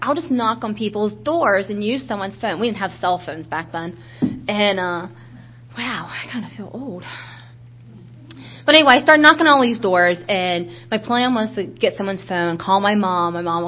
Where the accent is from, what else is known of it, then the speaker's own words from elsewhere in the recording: Lewistown, Pennsylvania, United States; I grew up in Lewistown, Pennsylvania, and it was probably about a 2 hours and 45 minutes trip.